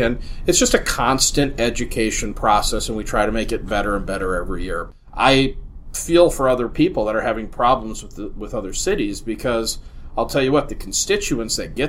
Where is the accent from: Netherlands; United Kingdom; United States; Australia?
United States; Minneapolis, Minnesota; You know, I grew up in Minneapolis. My business partner grew up in Minneapolis. We went to Minneapolis South High School.